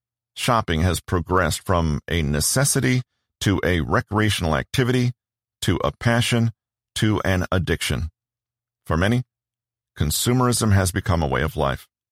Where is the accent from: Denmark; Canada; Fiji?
Canada; Vancouver, British Columbia; At first, I thought only my hometown of Vancouver was heavily affected by massive amounts of Chinese money poured into real estate.